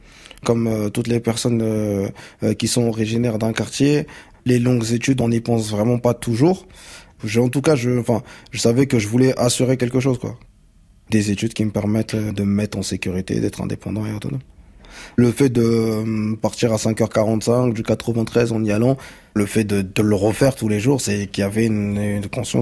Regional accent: Côte d’Ivoire; born there; Moi, je suis né en Côte d'Ivoire en 1997.

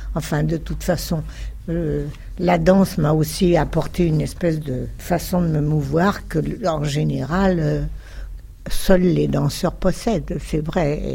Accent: Paris, Île-de-France, France; born there; Oui, je suis née à Paris dans le 14e.

